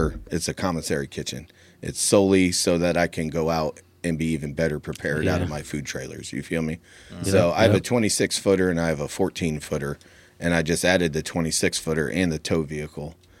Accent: Connecticut, United States; now in St. Marys, United States; No, I'm from Connecticut originally. Mm-hmm. And then I moved out here in 91. But to St. Mary's.

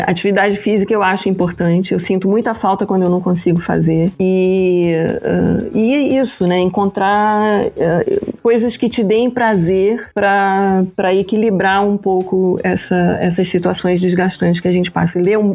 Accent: Rio de Janeiro, Brazil; born there; Rio de Janeiro.

